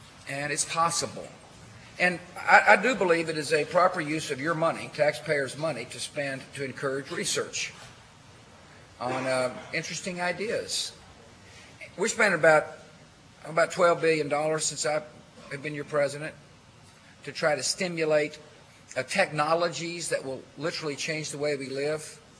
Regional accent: Texas, United States; I got a few of them in my home state of Texas.

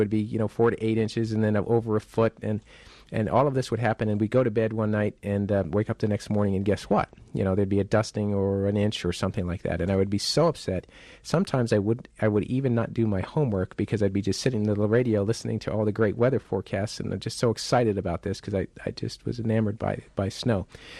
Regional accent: Northeast, United States; I can remember when I was growing up in the Northeast that time after time there would be forecasts made.

